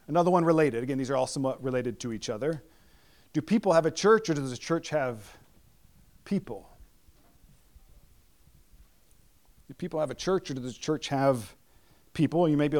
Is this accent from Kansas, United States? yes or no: no; Princeville, Illinois, United States; where I grew up in Princeville, Illinois, where the gospel came to me